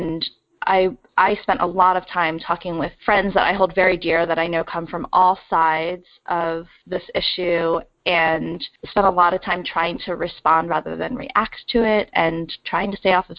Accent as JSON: {"language": "English", "country": "United States", "tie": "born or raised there", "said": "just because I look Asian, but I was raised in America."}